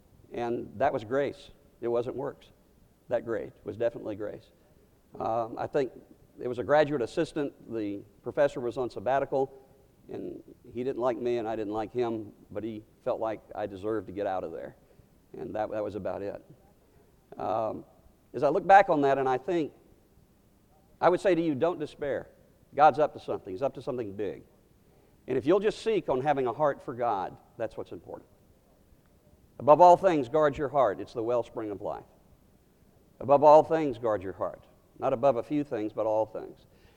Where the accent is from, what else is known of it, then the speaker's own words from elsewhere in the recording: Miami, Florida, United States; I grew up in Miami, Florida.